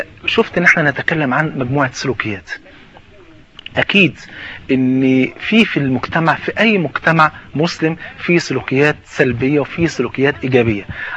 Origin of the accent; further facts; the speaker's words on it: Egypt; حتى المثل طلع عندنا في مصر